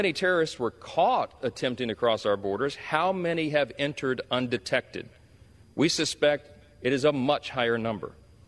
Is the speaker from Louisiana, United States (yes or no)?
yes; Louisiana, United States; 35 of our 50 states, including my home state of Louisiana, don't have a population that large.